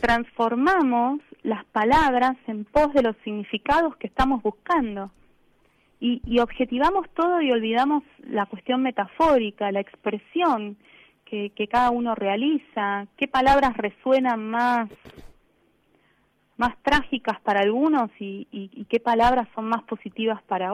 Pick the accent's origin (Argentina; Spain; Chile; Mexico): Argentina; Buenos Aires; Yo soy de Villa del Parque, ahí Capital está. Federal.